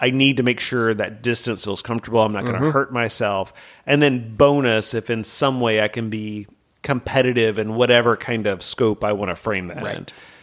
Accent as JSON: {"language": "English", "town": "Albany", "region": "Georgia", "country": "United States", "tie": "born or raised there", "said": "I grew up in Daugherty County, which is where Albany, Georgia is."}